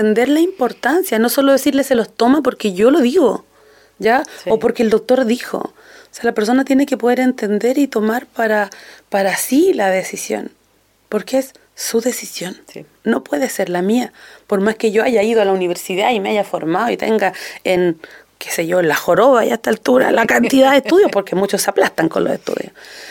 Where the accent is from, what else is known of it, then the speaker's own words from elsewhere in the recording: Chile; queriendo describir el cómo somos los chilenos